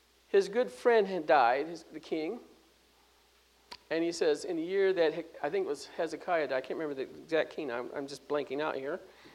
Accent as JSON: {"language": "English", "country": "United States", "said": "we as an American public, and sometimes we as believers, are not thankful for how good God has been to us"}